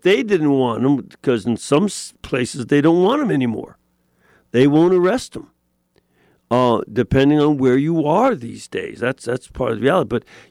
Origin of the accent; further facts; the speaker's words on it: Chicago, Illinois, United States; I'd been there to visit, but I'm not from there. I'm originally from Chicago.